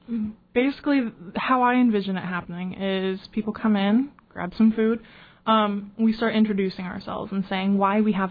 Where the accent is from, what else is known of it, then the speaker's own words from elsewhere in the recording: Juneau, Alaska, United States; Growing up in Juneau, I came out at 16 publicly to my parents and then over the radio at 18. It was a little hard growing up queer in Alaska